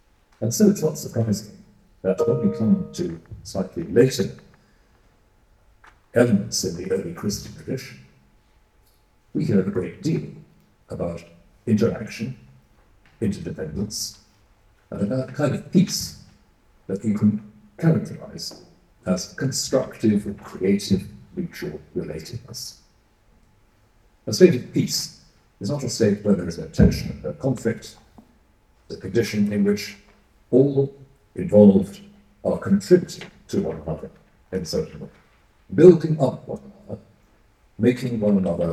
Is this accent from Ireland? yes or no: no; Wales, United Kingdom; I come from Wales, where this is not entirely like a question today